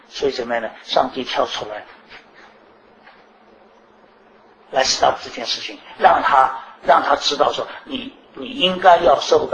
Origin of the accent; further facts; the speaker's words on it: China; 嫉妒有的时候在我们中国人的观念里面是一个很负面的词